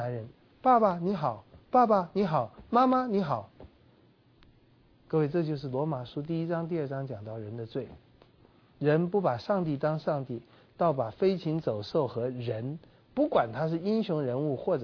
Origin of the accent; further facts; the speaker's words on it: China; 用我们中国人的一句话来讲，就是不孝